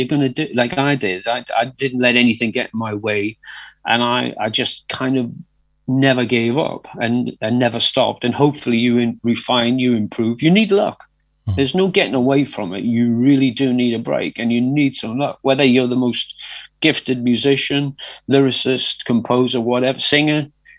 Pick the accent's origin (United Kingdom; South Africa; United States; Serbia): United Kingdom; North East England; And I am from the Northeast, and I've got a musical they're trying out up there in Newcastle.